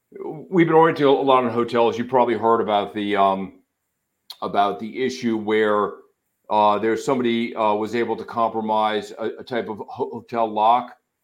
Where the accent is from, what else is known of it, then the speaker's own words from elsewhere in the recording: United States; But I think, you know, for me as an American, a lot of times I didn't think about you have people in other countries overseas